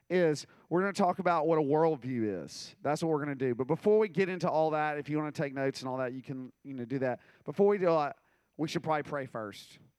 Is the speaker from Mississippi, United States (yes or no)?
yes; Mississippi, United States; also born or lived in South Carolina / Louisiana; now in Alabama, United States; I was born in South Carolina, and then we moved to Louisiana, and then we moved to Mississippi, and that's where I spent a very long period of time in Mississippi, and then now I live in Alabama.